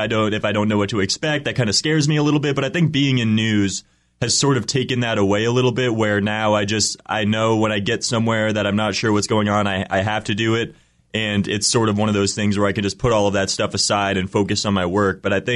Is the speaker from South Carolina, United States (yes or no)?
no; Massachusetts, United States; also born or lived in Pennsylvania; So I was born in Pennsylvania. I moved up to Massachusetts when I was only like 2 or 3 years old.